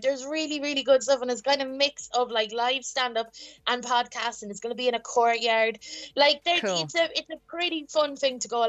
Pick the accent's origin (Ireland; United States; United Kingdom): United Kingdom; Midlands; because I grew up in the Midlands.